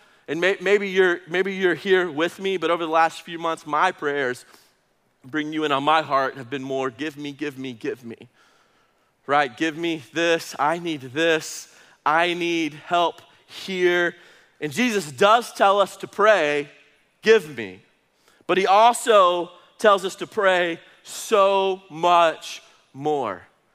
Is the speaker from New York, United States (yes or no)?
no; Knoxville, Tennessee, United States; now in Washington, D.C., United States; I'm from West Knoxville, transplanted to Washington, D.C.